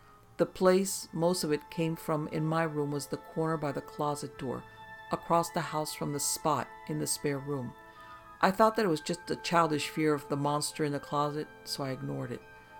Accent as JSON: {"language": "English", "region": "Virginia", "country": "United States", "tie": "born or raised there", "said": "I grew up in the Tidewater, Virginia area, and my mother and I would make trips to Gettysburg, Colonial Williamsburg, etc. now and then."}